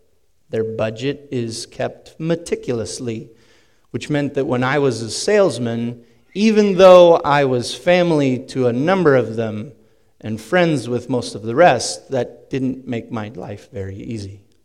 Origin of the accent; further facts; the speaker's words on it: Washington, United States; where I grew up in Northwest Washington, we were surrounded by dairy farmers. I grew up in a dairy farming community.